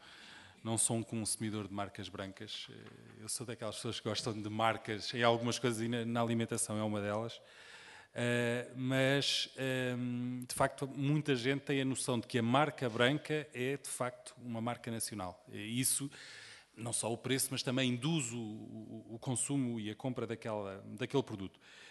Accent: Setúbal, Portugal; a Coca-Cola, que é feita em Palmela, do distrito de onde eu sou originário

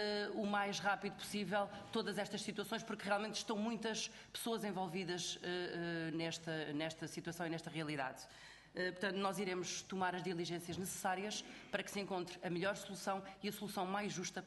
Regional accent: Sines, Alentejo, Portugal; Eu sou de Sines.

